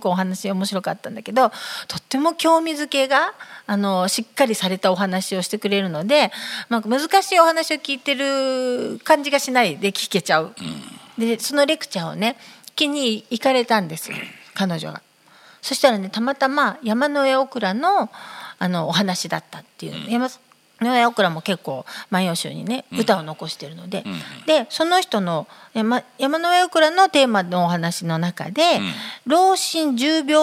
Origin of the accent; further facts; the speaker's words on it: Kanagawa, Japan; 私ほら神奈川県出身だから